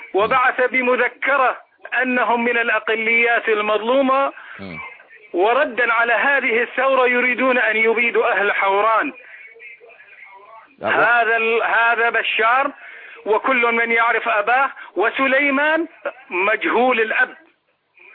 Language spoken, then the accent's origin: Arabic; Daraa, Daraa Governorate, Syria; انا من درعا، سوري. من درعا.